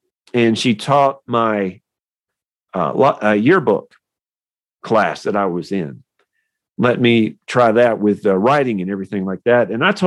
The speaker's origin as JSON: {"language": "English", "region": "Southern United States", "country": "United States", "said": "I'm from the South and we talk slower down here than most people up North do."}